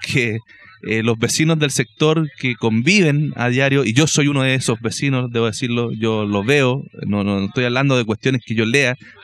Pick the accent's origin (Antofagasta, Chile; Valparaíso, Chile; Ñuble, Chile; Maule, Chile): Valparaíso, Chile; Yo soy del Cerro Alegre, de cercano al cementerio